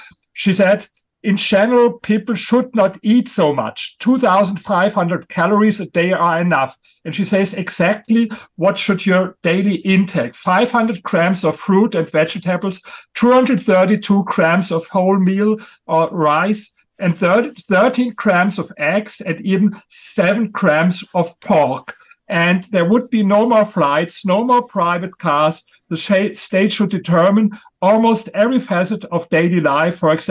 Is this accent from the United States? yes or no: no; Germany; accent: German; English is a second language; I come from Germany, what you see with my accent.